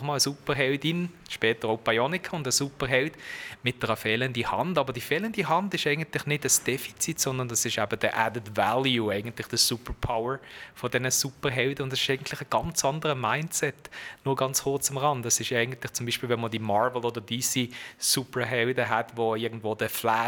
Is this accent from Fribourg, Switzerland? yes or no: yes; Düdingen, Fribourg, Switzerland; Sehr behütet aufgewachsen im Kanton Freiburg in Düdingen mit einem jüngeren zweihändigen Bruder.